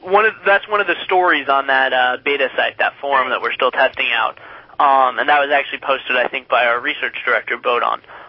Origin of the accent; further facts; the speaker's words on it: San Francisco, California, United States; No, we're not actually from Alturas. We're from the San Francisco area originally.